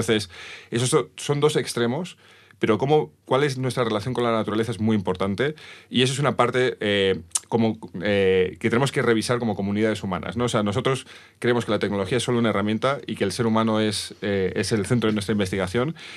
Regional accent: Madrid, Community of Madrid, Spain; O sea, de hecho ahora Madrid, yo soy de Madrid

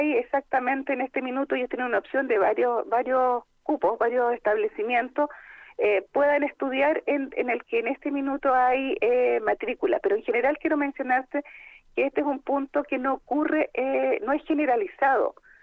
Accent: Chile; Nosotros como chilenos tenemos que ocuparnos de la salud mental

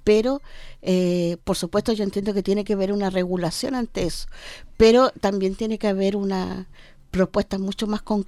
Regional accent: Coronel, Biobío, Chile; del lugar donde yo nací y me crié en esa población.

